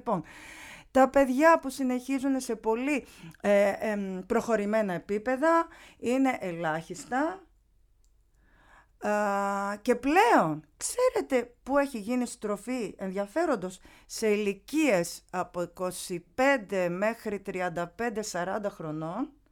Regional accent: Greece; τους λέω ότι εγώ εκτιμώ την ελληνική γλώσσα όχι επειδή τυχαίνει να είμαι Ελληνίδα.

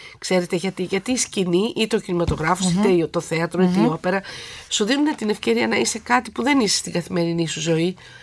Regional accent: Veria, Central Macedonia, Greece; born there; αφού γεννήθηκα εγώ στη Βέρεια

